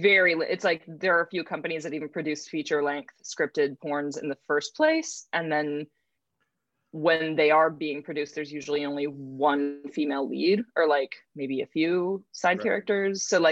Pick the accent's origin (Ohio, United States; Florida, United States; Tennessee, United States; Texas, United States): Texas, United States; Fort Worth; also born or lived in Minnesota; Well, I am originally from Minnesota. That's where I was born. And I lived there for like half my life. And then, I came of age, you know, high school and everything was in Texas, in North Texas, near Fort Worth.